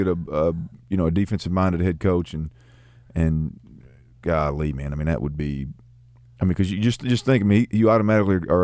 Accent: Texas, United States; and not because I'm from Texas, but Texas is probably one of them.

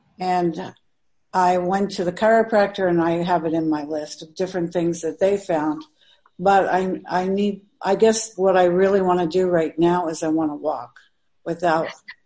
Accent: Miami, Florida, United States; I'm from Miami, Florida.

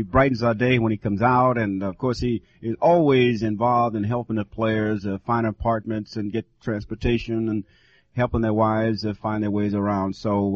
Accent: Dallas, Texas, United States; born there; Well, I was born in Dallas, and I'm going to be pulling for the Dallas Cowboys.

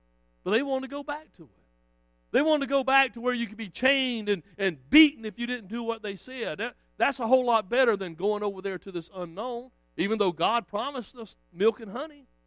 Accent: Richmond Hill, Georgia, United States; I grew up in Richmond Hill. I knew about it.

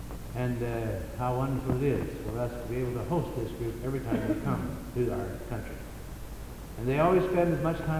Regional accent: Indiana, United States; I say Lafayette because we are from Indiana, and Indiana is just below Chicago.

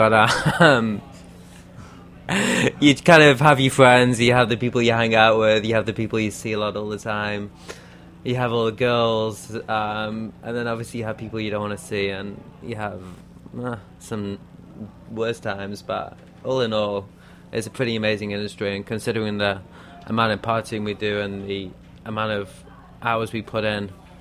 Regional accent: Manchester, North West England, United Kingdom; moved away as an adult; also born or lived in London; now in New York, United States; Well, I'm actually from Manchester, okay. Which is North England.

